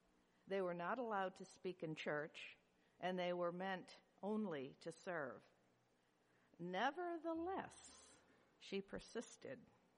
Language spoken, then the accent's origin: English; Newburyport, Massachusetts, United States; Mary, when she was 18, escaped this life of misery to her sister's house in my hometown of Newburyport.